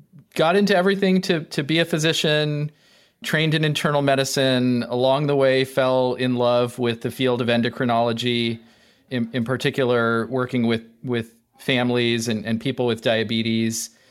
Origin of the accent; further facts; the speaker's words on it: Studio City, California, United States; Well, you know, I'm from Studio City originally, so it's in my blood.